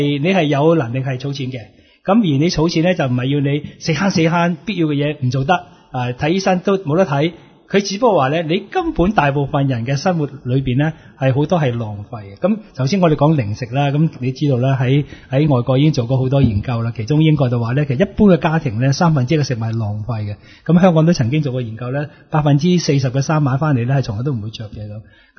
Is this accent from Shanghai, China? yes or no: yes; Shanghai, China; 即系我哋上海人咧